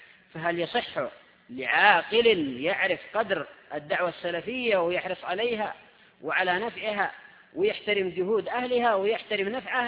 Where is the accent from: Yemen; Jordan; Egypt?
Yemen; أو بعض النساء عندنا في اليمن